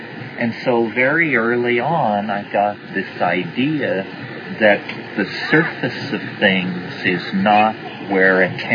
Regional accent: Colorado, United States; I grew up in Western Colorado, where there is a lot of exposed sedimentary rock

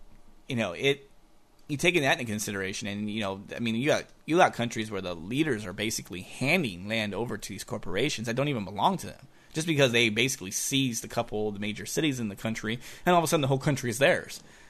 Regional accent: United States; no offense to Americans, because I'm American, obviously, too.

